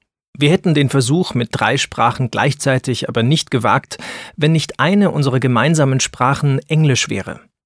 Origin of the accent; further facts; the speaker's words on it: Italy; first language Italian; German is a second language; now in Germany; Ich komme aus Italien und versuche, ihr meine Muttersprache näher zu bringen. Weil wir aber in Deutschland leben, sind unsere gemeinsamen Gespräche alle auf Deutsch.